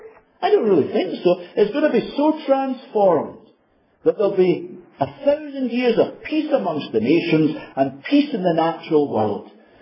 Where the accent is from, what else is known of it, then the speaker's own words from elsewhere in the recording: Glasgow, Scotland, United Kingdom; I come from Glasgow.